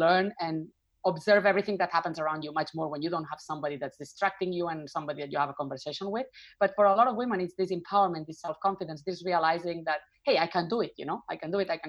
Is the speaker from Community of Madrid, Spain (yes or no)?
no; Barcelona, Catalonia, Spain; I am from Barcelona, which you can probably tell by the way I say my name.